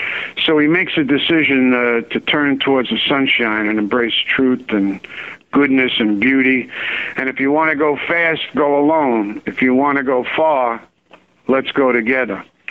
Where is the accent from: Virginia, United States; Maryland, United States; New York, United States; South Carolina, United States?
New York, United States; Bronx; You know, I was a kid from the Bronx, and I ran into this country station out of Newark, you know, in Jersey, and I was from New York.